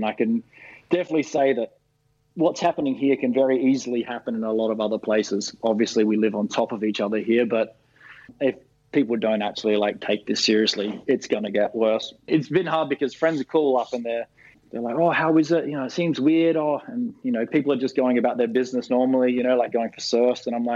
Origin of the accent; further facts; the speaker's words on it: Australia; now in New York, United States; It feels a bit scary being an Australian here